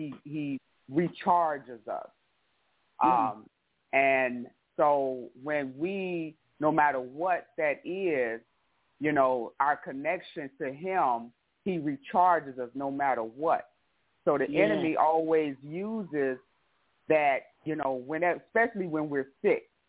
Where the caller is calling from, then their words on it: Beaver Dam, United States; I am from Beaver Dam.